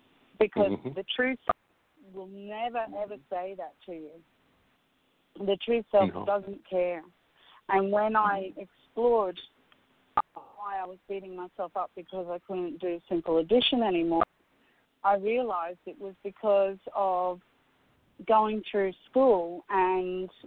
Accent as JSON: {"language": "English", "region": "Scotland", "country": "United Kingdom", "said": "and I'm a Scot, so, you know, I'm speaking this from an ancestral voice as well."}